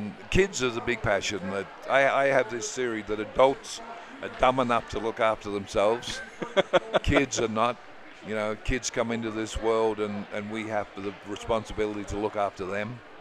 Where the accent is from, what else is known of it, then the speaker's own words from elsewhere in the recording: California, United States; I come from California. You can only come there if you're invited.